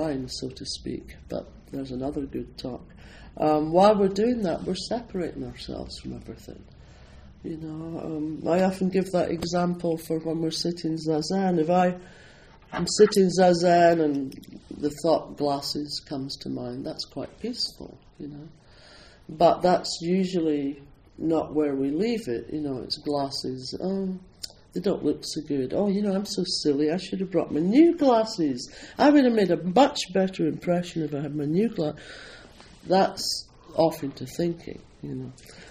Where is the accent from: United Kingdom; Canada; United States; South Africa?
United Kingdom; Scotland; accent: Scottish; I say a bit in my old Scottish accent, and then I translate it into English.